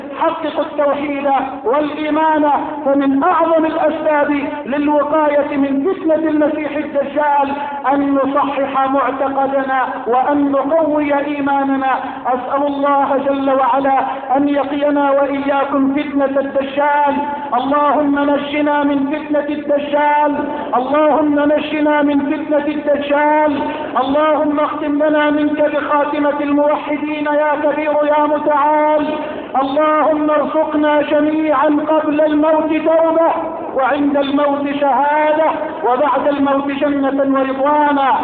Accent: Egypt

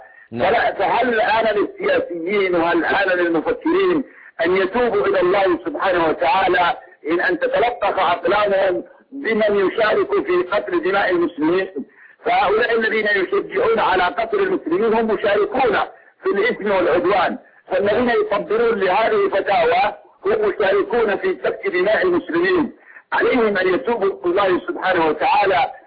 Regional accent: Yemen; وربما كان بعض الصحفيين عندنا في اليمن

